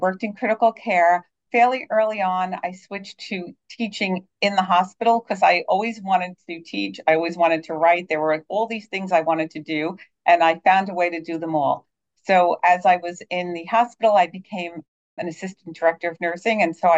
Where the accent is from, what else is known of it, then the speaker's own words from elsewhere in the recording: New York City, New York, United States; And I think growing up in the Bronx made me somewhat humble. We didn't have a lot of money, but we had a lot of love and support.